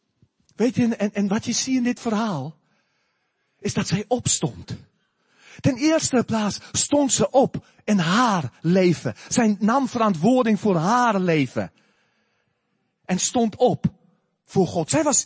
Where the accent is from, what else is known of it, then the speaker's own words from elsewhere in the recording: South Africa; now in Netherlands; Ik stond versteld, ik kom uit Zuid-Afrika, zoveel criminaliteit en dat komt op het nieuws. En ik kom in Nederland